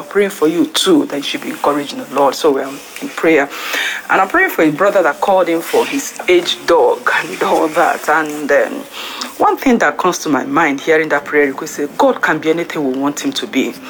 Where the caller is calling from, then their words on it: France; I'm calling in from France